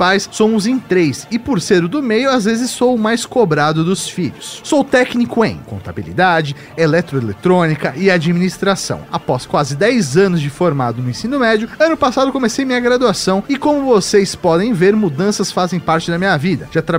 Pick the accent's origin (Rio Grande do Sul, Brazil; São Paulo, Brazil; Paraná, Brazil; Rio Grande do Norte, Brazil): São Paulo, Brazil; Santo André; born there; sou nascido em Santo André, no ABC Paulista.